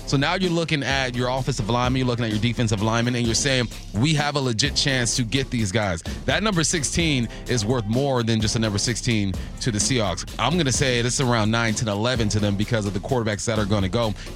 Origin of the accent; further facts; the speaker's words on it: California, United States; yes, I said the 405. I'm from California. That's what we say it.